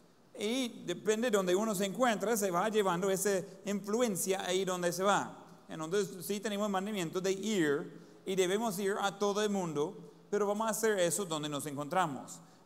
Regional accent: Ohio, United States; Spanish is a second language; now in Cojutepeque, El Salvador; Yo no soy de Cojutepeque, originalmente. Soy de Ohio.

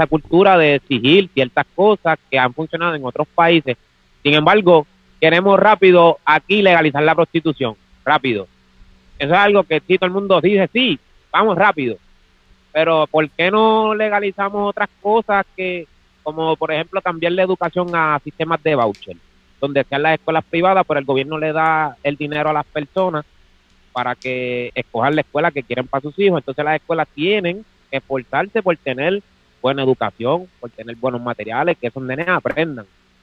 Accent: Puerto Rico; Y salimos todos a defender, como quien dice, el orgullo patriótico de que somos puertorriqueños

